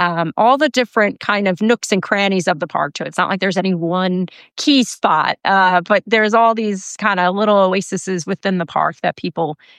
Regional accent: New York, United States; now in Hudson Valley, United States; I was born and raised on Long Island. I moved here pandemic, and you get what you get.

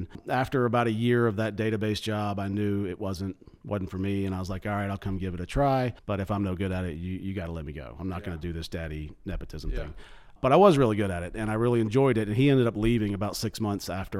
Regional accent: Hoover, Alabama, United States; So I'm born and raised in Hoover.

